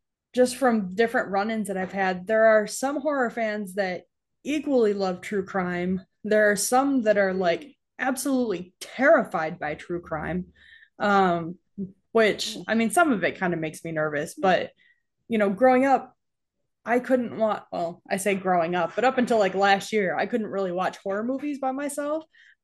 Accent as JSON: {"language": "English", "region": "New York", "country": "United States", "tie": "born or raised there", "said": "growing up in New York, I was like way upstate, like 7 hours from the city. I only ever went to the city once, and it is like culture shock."}